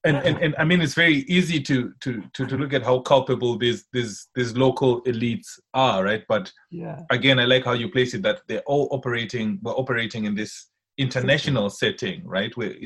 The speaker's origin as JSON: {"language": "English", "country": "Zimbabwe", "said": "I'm from Zimbabwe myself"}